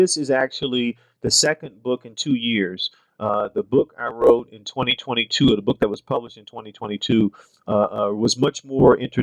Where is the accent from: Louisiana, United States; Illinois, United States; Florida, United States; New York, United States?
Louisiana, United States; I grew up in the Deep South in Louisiana.